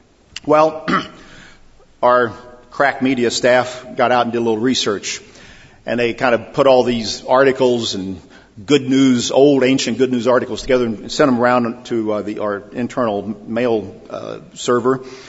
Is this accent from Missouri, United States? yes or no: yes; Cape Girardeau, Missouri, United States; I was 18 years old. I went to it. Drove down from my hometown in Cape Girardeau, Missouri